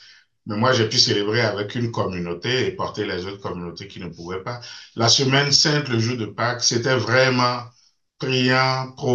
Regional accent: Benin; comme dans mon pays d'origine, le Bénin

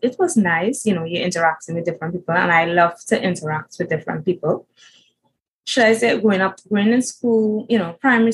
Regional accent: Trinidad & Tobago; I am from Trinidad and Tobago, and my city place is sunny right now, and it is 12:07 p.m.

